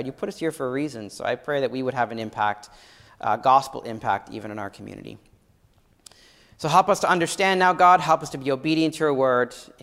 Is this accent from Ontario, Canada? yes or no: yes; Ottawa, Ontario, Canada; but I grew up in Ottawa, and during high school and just after high school, I worked for a window company